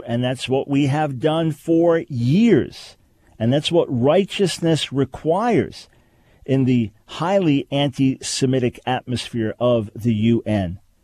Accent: New York City, New York, United States; also born or lived in Long Island; I grew up in New York City and Long Island. I'm not a hunter.

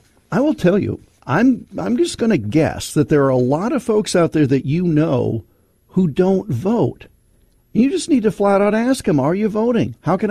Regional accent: Iowa, United States; It's happening in my home state of Iowa

